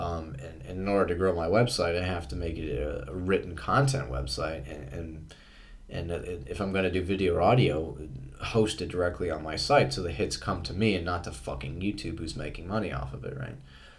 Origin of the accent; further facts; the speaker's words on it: Canada; I grew up in Canada